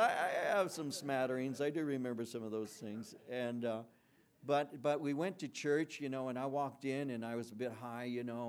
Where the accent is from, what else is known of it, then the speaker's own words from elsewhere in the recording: Santa Fe Springs, California, United States; communion at St. Pius X Church in Santa Fe Springs. I received my confirmation, the same church. You know, I was raised in the Catholic faith.